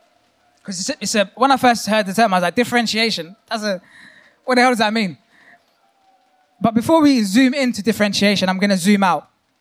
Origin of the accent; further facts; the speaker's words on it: Hounslow, London, United Kingdom; not far from where I grew up in Hounslow, attached to Heathrow Airport.